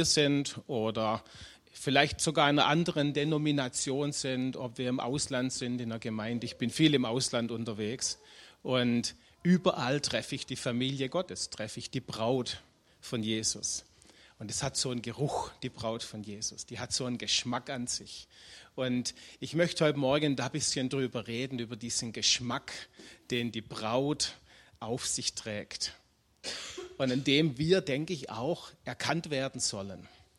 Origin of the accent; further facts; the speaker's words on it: Schwäbisch Hall, Baden-Württemberg, Germany; ich komme aus Schwäbisch Hall.